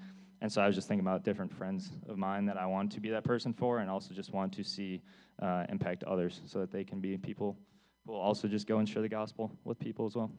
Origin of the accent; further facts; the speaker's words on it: Ottawa, Ontario, Canada; I grew up in church in Ottawa all my life